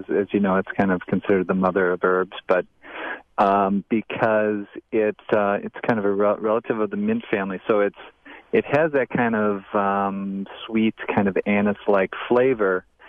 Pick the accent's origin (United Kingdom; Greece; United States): United States; Wisconsin; We are from Wisconsin.